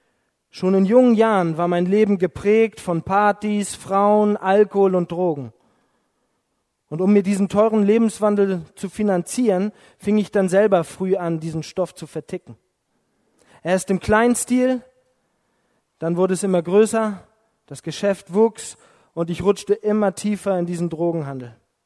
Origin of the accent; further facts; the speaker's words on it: Flensburg, Schleswig-Holstein, Germany; ich komme aus Flensburg